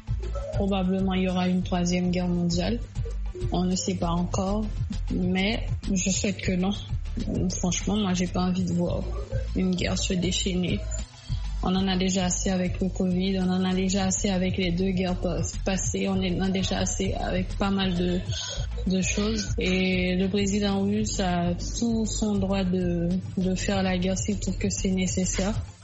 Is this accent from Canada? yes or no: no; Haiti; moved away; je suis haïtienne et la situation dans laquelle se trouve mon pays m'a poussée à voyager vers l'étranger